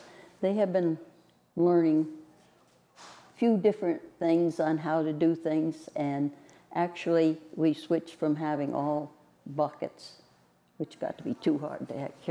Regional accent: New York, United States; Actually, I grew up in Delaware County, but my grandparents were from over this way

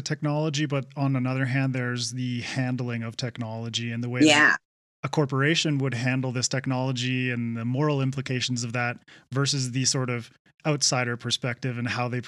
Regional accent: Canada; is really strange from my perception of growing up in Canada.

